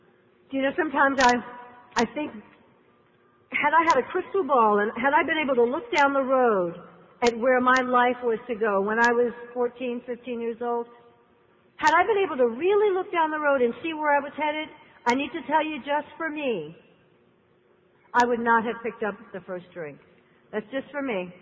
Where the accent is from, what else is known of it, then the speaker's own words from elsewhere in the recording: New York City, New York, United States; I grew up in the 60s. I'm a product of the 60s growing up in New York City where it was all about better living through chemistry.